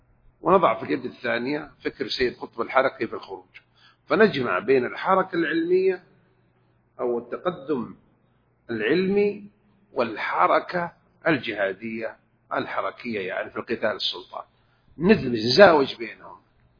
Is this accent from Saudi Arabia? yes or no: yes; Jeddah, Makkah Province, Saudi Arabia; عندنا في جدة